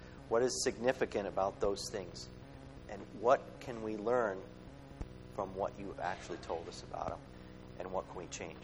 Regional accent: Chicago, Illinois, United States; The Three Wise Guys, because we're from Chicago.

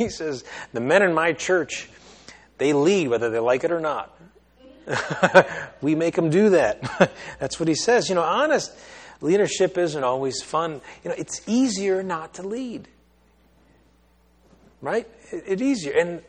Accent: East Coast, United States; I'm from the East Coast, you know.

